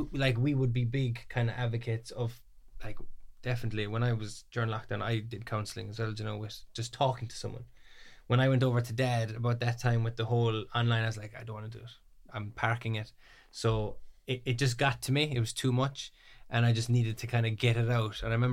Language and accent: English; Ballymac, Munster, Ireland; I'm 23. I'm from Kerry, Ballymac.